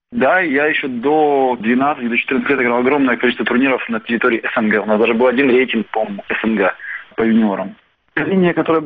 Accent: Kyiv, Ukraine; Я родился в Киеве, я вырос в Киеве. Возможно, кто-то скажет, что я родился еще в СССР, но я родился в Украине.

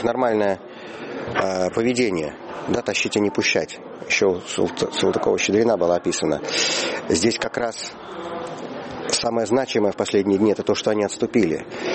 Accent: Moscow, Russia

